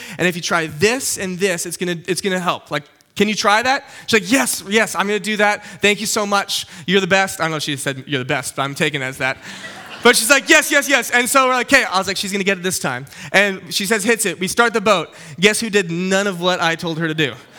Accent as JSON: {"language": "English", "town": "West Kelowna", "region": "British Columbia", "country": "Canada", "tie": "born or raised there", "said": "I grew up in the Okanagan, okay? I grew up in West Kelowna, which is that way. And so I grew up here all my life. And so if you're the Okanagan, you know it's a beach town, right?"}